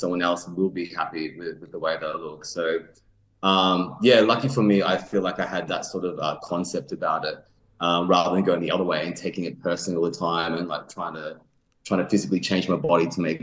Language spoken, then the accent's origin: English; Mackay, Queensland, Australia; Also, originally, I'm from Mackay in North Queensland, so it's hot. It's really, really hot.